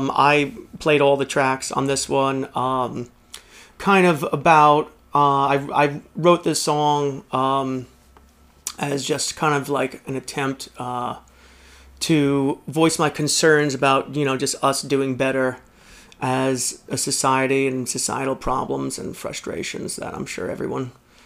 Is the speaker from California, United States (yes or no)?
no; Poughkeepsie, New York, United States; I grew up in, I was born in Northern Dutchess Hospital and grew up in Poughkeepsie.